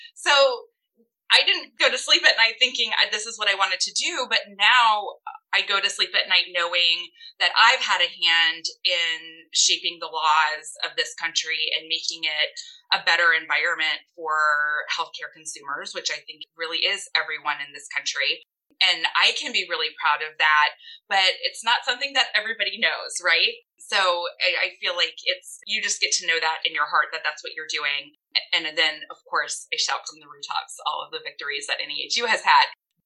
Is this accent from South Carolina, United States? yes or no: yes; South Carolina, United States; growing up in South Carolina in a small town, because I am a small town girl